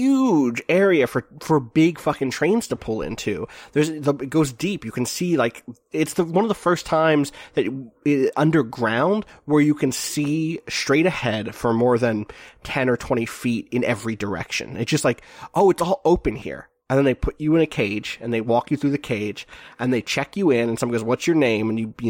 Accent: New York, United States; I'm from New York. My subway stations are cramped.

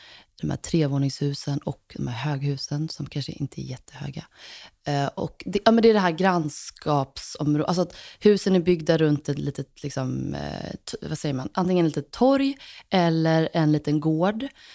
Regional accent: Gothenburg, Västra Götaland County, Sweden; Jag trivdes med min barndom i Högsbo, det gjorde jag.

